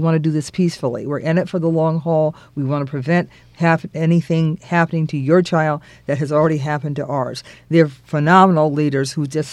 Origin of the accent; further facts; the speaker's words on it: Cleveland, Ohio, United States; I even, growing up in Cleveland, there was a white minister who was involved in our civil rights movement.